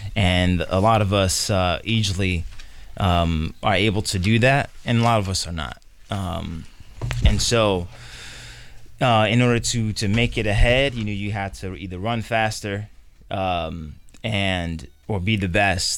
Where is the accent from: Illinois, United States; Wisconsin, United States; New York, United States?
Illinois, United States; Chicago; Essentially, I was born on the west side of Chicago.